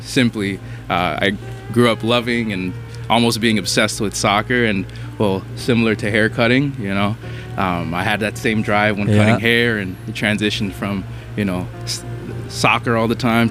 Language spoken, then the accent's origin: English; Chicago, Illinois, United States; Yeah, I'm from Chicago, so I grew up enjoying being in the barbershop